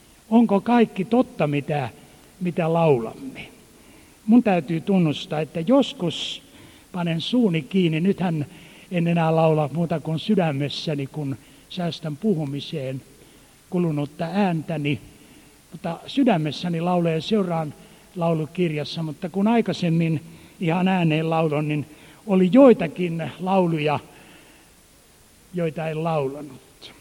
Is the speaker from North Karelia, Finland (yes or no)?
no; Helsinki, Uusimaa, Finland; nuorena poikana kävin häntä kuulemassa kotikaupungissani Helsingissä.